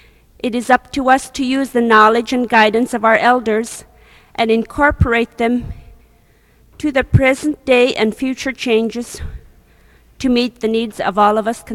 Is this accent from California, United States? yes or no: no; Alaska, United States; now in Unalakleet, United States; fellow Alaskans … I am originally from the Chelista region, but I have lived here in Unalakleet for the last 10 years, and I have grown to love the people and the region as my home.